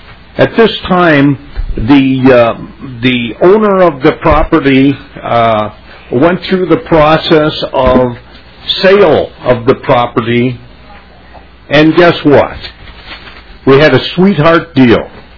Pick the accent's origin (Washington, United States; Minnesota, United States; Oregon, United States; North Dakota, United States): Minnesota, United States; Forest Lake; I'm from Forest Lake.